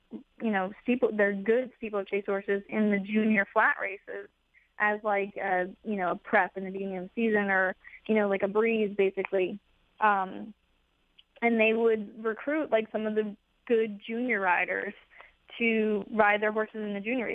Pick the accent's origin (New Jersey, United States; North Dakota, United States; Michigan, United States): New Jersey, United States; Mendham; born there; I was born in Medham, New Jersey, and I was born accidentally at my grandmother's house.